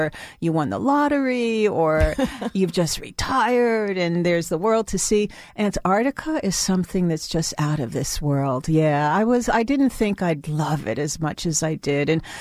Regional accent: New York, United States; as a New Yorker

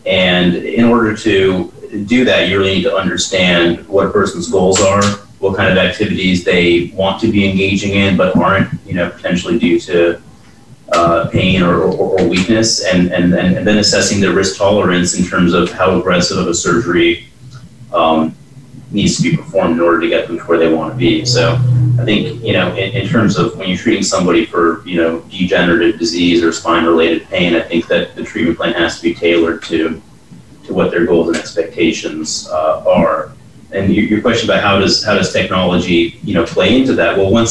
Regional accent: Georgia, United States; I'm the newest neurosurgeon to join GNS in Athens. And I'm from the Metro Atlanta area.

